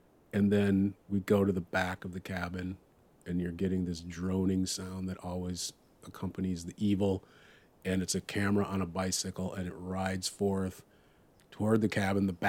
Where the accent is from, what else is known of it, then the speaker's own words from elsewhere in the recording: Midwest, United States; from home, being a Midwesterner, it's nice to rep